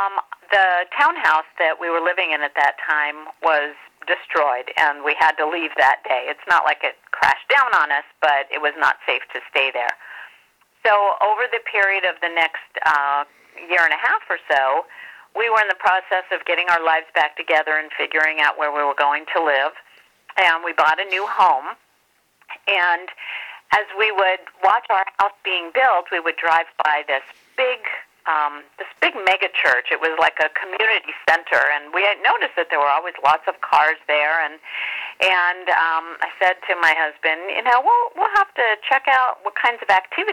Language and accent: English; Florida, United States; we really weren't connected anymore like we had been during all of my years of growing up in Florida.